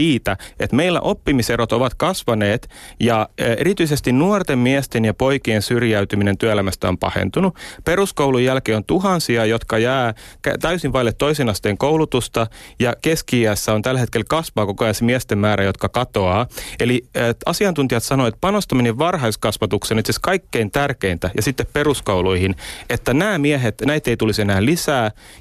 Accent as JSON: {"language": "Finnish", "town": "Turku", "region": "Southwest Finland", "country": "Finland", "said": "Pitää muistaa, että mä oon turkulainen ja mä en tunne näitä yksityiskohtia."}